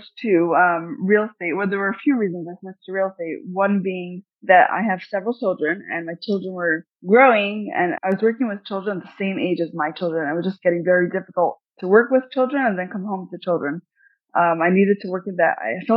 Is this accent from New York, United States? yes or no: yes; Brooklyn, New York, United States; now in Rockland County, United States; Right. I'm from Brooklyn, New York. Okay. And now I moved to Rockland County, New York.